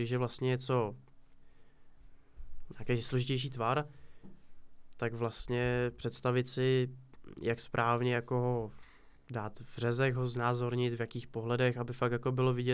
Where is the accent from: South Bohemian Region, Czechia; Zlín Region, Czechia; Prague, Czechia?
South Bohemian Region, Czechia; Dolní Dvořiště; Z Dolního Dvořiště.